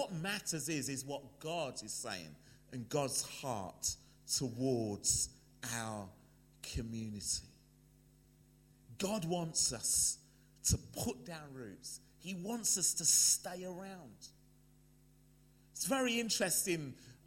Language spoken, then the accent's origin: English; London, United Kingdom; now in Birmingham, United Kingdom; And so you can hear from my accent, I am a Londoner, but I now live in Birmingham